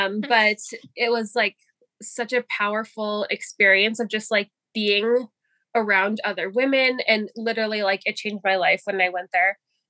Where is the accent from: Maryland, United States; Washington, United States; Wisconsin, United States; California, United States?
California, United States; moved away as an adult; now in Canada; So like I mentioned earlier, I'm American and I moved to Canada with my husband. We met when he went to college in California, where I lived and grew up my whole life.